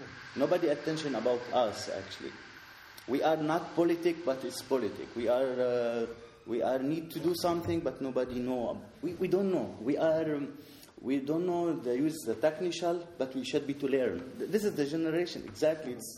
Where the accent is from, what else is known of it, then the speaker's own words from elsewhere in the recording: Sweden; English is a second language; also born or lived in Damascus, Syria; of course I am Sweden, I'm from Sweden, but Damascus make me.